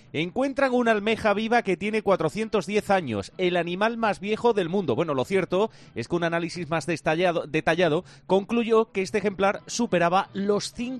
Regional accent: Lebrija, Andalusia, Spain; Ya, para que veas, Adolfo, que en mi pueblo nació gente ilustre, ¿eh? Antonio de Nebrija.

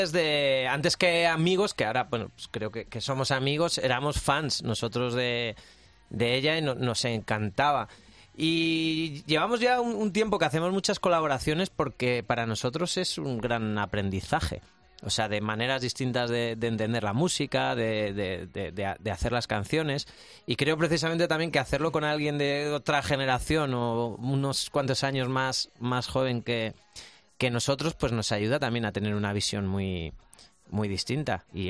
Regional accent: Parla, Community of Madrid, Spain; cuando nos pregunten no diremos que somos de Madrid, diremos que somos de Parla.

